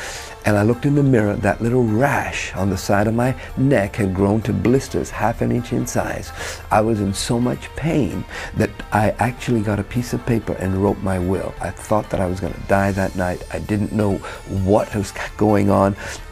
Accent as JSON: {"language": "English", "region": "London", "country": "United Kingdom", "tie": "born or raised there", "said": "My father's family came from Egypt. My mother's family came from India, and I was brought up in London, England, in a Muslim family."}